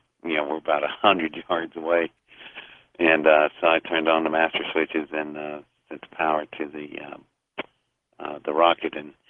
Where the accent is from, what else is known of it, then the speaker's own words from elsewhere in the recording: Welch, West Virginia, United States; born there; I was born in Welch, West Virginia, in number 10 Pocahontas coal fields.